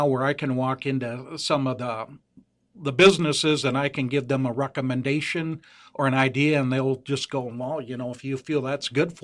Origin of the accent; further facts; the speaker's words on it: Wonewoc, Wisconsin, United States; I grew up in the Wonewoc area.